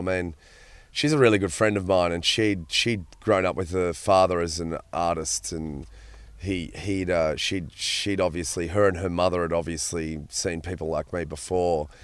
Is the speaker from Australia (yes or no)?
yes; Australia; I mean, I'm Australian.